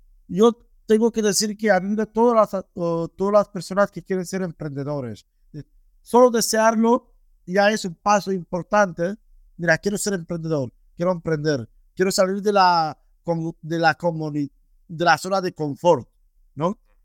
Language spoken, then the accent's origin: Spanish; Romania; now in Barcelona, Spain; Yo vivo en España, Barcelona, ¿no? Como te conté, pero soy de Rumanía, de un pueblo muy remoto.